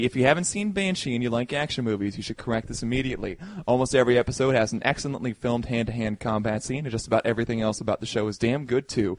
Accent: Quebec, Canada; I grew up in Quebec learning Quebec French.

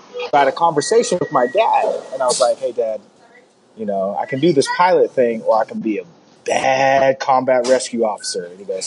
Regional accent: Dallas, Texas, United States; growing up in Dallas, I'd gone to the American Airlines Museum.

